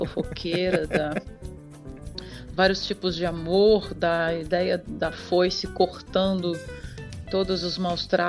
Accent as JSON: {"language": "Portuguese", "region": "Mato Grosso", "country": "Brazil", "tie": "born or raised there", "said": "porque eu sou mato-grossense, eu cresci naquela época ouvindo ritmos diferentes"}